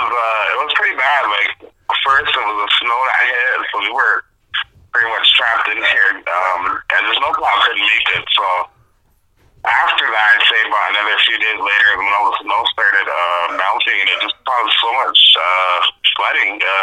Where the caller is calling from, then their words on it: Wounded Knee, South Dakota, United States; I am calling from Wounded Knee on the Pine Ridge Indian Reservation.